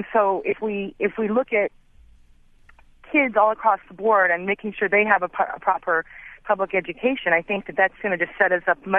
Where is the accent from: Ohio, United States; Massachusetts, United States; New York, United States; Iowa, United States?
Iowa, United States; Well, as you know, I'm from Iowa, and just recently some people in the Tea Party put a billboard up in Mason City, and quickly took it down.